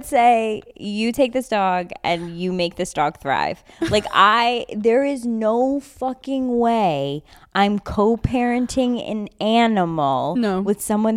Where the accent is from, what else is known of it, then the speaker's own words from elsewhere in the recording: New York, United States; explained to Craig that because we're from New York, our hand movements are a little different.